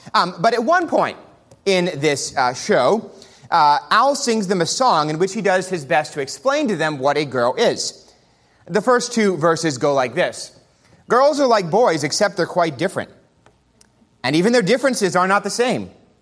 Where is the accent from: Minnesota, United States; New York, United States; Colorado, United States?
New York, United States; New York City; And since we grew up in New York City. I talked to them about this last week. Since we lived in New York City, we had a pretty small apartment.